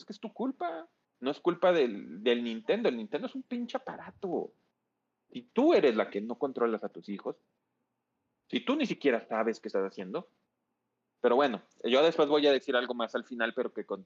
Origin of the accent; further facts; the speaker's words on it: Monterrey, Nuevo León, Mexico; como alguien que soy de Monterrey